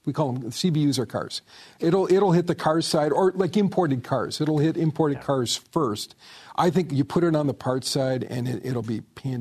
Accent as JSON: {"language": "English", "country": "Canada", "tie": "born or raised there", "said": "But I remember a day, even though I grew up in Canada, I remember a day where you had California cars and 49 state cars."}